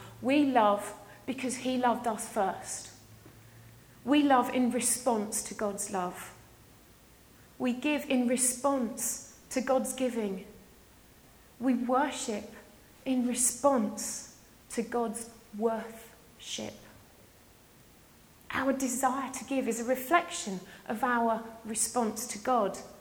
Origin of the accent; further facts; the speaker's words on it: Scotland, United Kingdom; My apologies, I am Scottish.